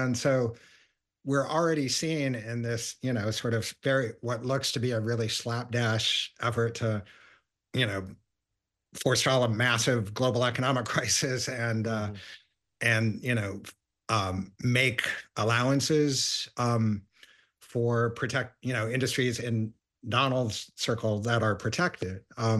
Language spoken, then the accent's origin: English; Washington, District of Columbia, United States; every time I've seen coverage in my hometown paper, the Washington Post, and other mainstream news outlets